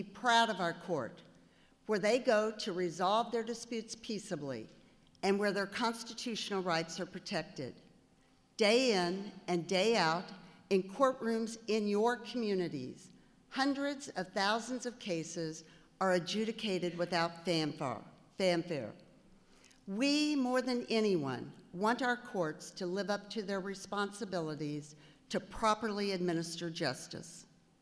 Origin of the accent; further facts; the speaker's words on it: Nevada, Missouri, United States; I am from Nevada in the southwest corner of the state.